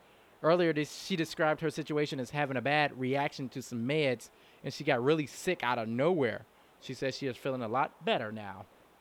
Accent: Los Angeles, California, United States; now in Rancho Cucamonga, United States; Well, I grew up in Los Angeles. I mean, so it's really home anyway, but I moved to Rancho Cucamonga when I got married.

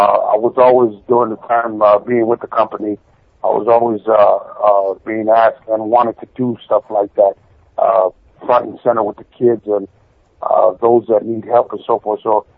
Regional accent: San Francisco, California, United States; my hometown of San Francisco, California, the Cow Palace. I was born and raised out towards that way, so it was always a big deal for me to go back home and perform in front of my friends

